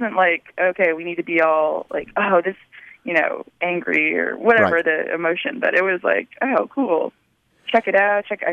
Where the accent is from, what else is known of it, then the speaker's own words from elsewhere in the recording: New Hampshire, United States; And it just kind of feels like I grew up in New Hampshire. My parents would take us camping for weeks during the summer